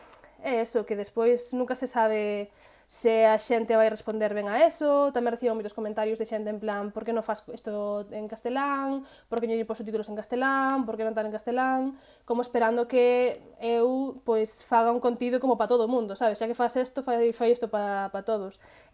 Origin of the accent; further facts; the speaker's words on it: Galicia, Spain; first language Galician; eu, a miña primeira lingua é o galego, realmente. Eu, ata os 4 anos ou así, falaba galego exclusivamente